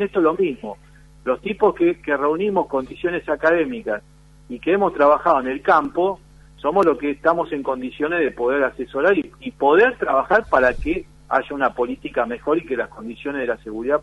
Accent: Argentina; yo siempre digo, yo soy argentino, mi bandera es la celeste y blanca

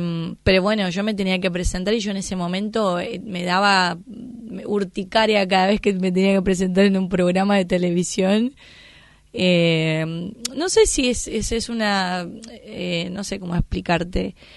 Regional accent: Brazil; Spanish is a second language; now in Argentina; yo no soy argentina, yo soy de Brasil

